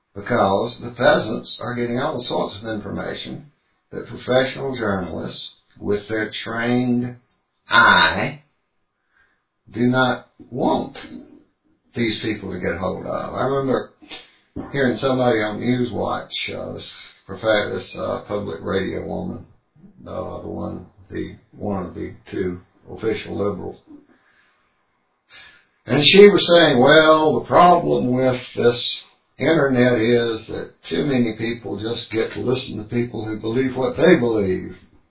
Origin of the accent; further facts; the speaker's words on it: Pontiac, South Carolina, United States; Now, I was raised in Pontiac, South Carolina.